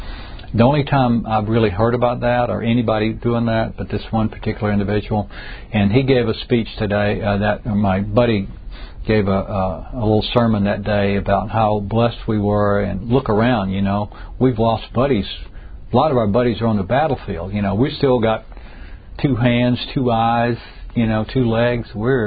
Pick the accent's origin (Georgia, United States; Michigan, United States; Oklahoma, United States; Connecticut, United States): Georgia, United States; Commerce; Georgia. I grew up on a farm outside of Athens, Georgia, in near a little town called Commerce, where I went to school.